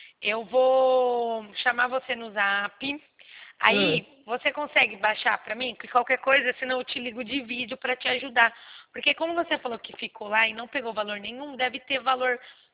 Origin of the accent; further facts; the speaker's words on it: Araçatuba, São Paulo, Brazil; Eu sou aqui de Araçatuba.